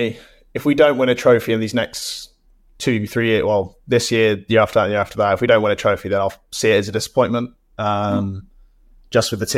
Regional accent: England, United Kingdom; now in France; I thought being English, I was going to get a cold shoulder, but they're extremely welcoming.

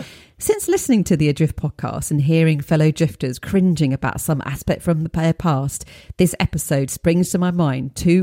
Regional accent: Midlands, United Kingdom; I grew up in the Midlands of the UK in the late 1970s, 1980s. I wasn't very worldly, and I'm an only child

